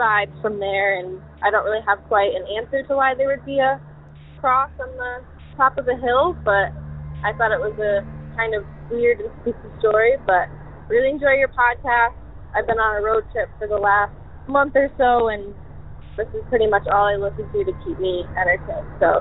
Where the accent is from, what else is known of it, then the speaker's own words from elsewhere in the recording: Michigan, United States; I'm from Southwest Michigan, and I had a couple stories to tell you today.